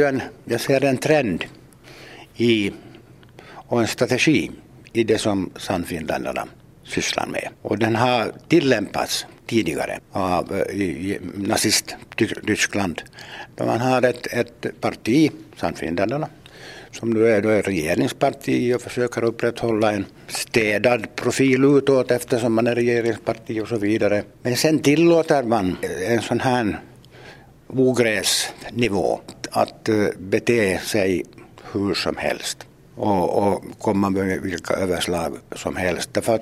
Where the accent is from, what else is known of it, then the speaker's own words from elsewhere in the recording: Finland; Vi som finlandssvenskar ska inte utsättas för det i en rättsstat som Finland trots allt är.